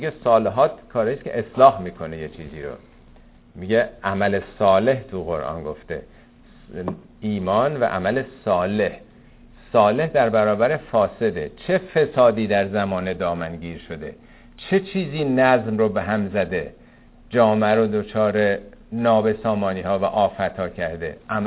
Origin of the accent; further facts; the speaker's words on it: Iran; ما ایرانی هم عادت کردیم هر چیزی هم تأسیس میشه بالاش می‌نویسیم